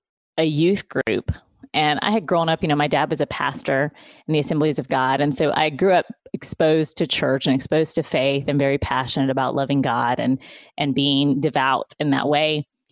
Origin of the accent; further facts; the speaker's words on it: Philippines; born there; Yeah. So I was born in the Philippines.